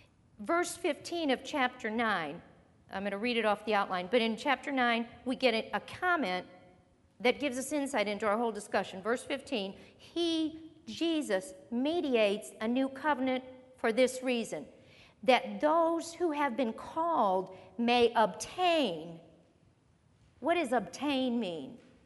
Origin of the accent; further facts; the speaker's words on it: Missouri, United States; I mean, we're from Missouri. You got to show us. It's the show me state.